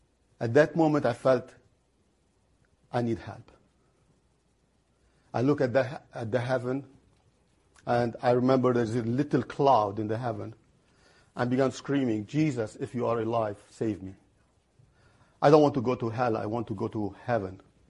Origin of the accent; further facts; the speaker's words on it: Lebanon; now in Milwaukee, United States; I'm originally from Lebanon, American Lebanese now, praise God.